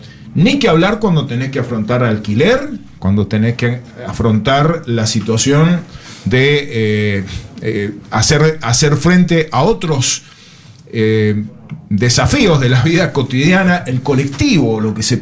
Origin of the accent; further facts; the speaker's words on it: Rodeo del Medio, Mendoza, Argentina; yo soy de Rodó del Medio, no estoy viviendo allá